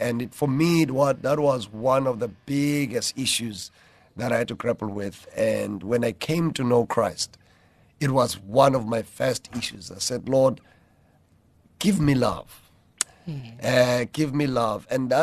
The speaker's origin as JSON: {"language": "English", "town": "Whittlesea", "region": "Eastern Cape", "country": "South Africa", "tie": "born or raised there", "also_born_or_lived": "Queenstown", "moved": "yes", "lives_now": "Cape Town, South Africa", "said": "I was born in Queenstown, a small town called Queenstown, in the Eastern Cape, and born and raised there in a smaller part of the Eastern Cape called Whittlesea. And so I then moved to Cape Town in 1999, and I have been living here since then."}